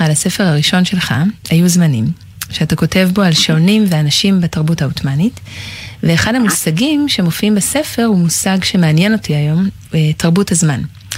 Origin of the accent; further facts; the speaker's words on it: Jerusalem, Jerusalem District, Israel; אולי כי אני גם ירושלמי